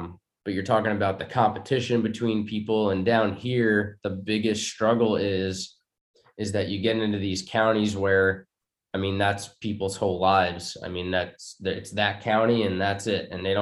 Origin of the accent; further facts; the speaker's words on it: New York, United States; Maybe it's a little bit of softness growing up in New York